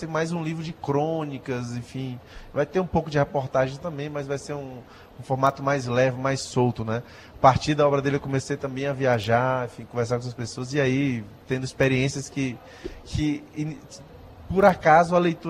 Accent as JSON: {"language": "Portuguese", "town": "Fortaleza", "region": "Ceará", "country": "Brazil", "also_born_or_lived": "São Luís", "said": "o lugar onde eu morei mais tempo na minha vida, que foi São Luís do Maranhão. Eu sou de Fortaleza, mas morei 18 anos em São Luís."}